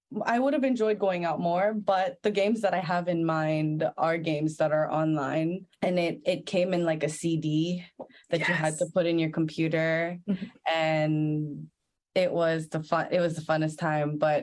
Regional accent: Montreal, Quebec, Canada; born there; Yes, I was born in Montreal. I was born in '98.

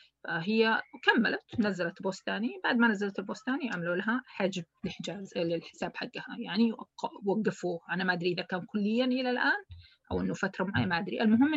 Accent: Palestine; لما أكون أنا فلسطينية ومحروق دمي على اللي يصير على أهلي

